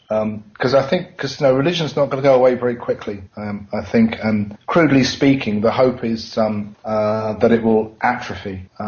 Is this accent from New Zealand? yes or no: no; United Kingdom; So I think that means that as a British scientist, I'm probably the wrong person to ask